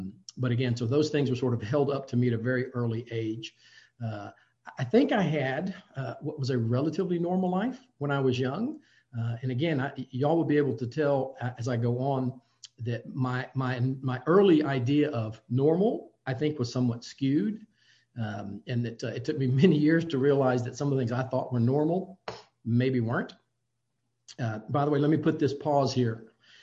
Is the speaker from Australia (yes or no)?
no; Jacksonville, Florida, United States; born there; I was born in Jacksonville, Florida. I come from a family of six.